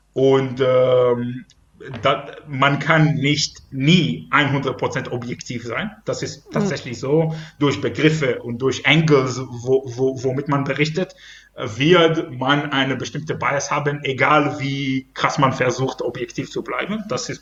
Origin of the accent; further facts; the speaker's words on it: Israel; German is a second language; moved away as an adult; now in Germany; teilweise Deutschland, wo ich seit 6 Jahren arbeite, und Israel, wo ich mein Studium abgeschlossen habe, wo ich groß geworden bin